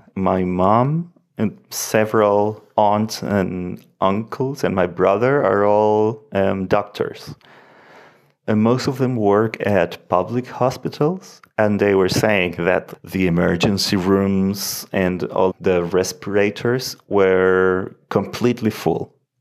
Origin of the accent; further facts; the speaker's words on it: Punta Arenas, Magallanes, Chile; now in Santiago, Chile; I come from Chile, from the southernmost city in Chile, Punta Arenas, which is right at the Magellan Strait. I have been living in Santiago for more than 10 years.